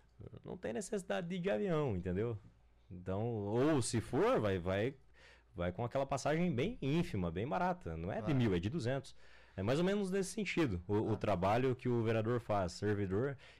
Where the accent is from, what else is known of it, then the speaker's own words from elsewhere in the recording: Diamante do Oeste, Paraná, Brazil; Minha conterrânea também. Nós somos lá de Diamante do Oeste.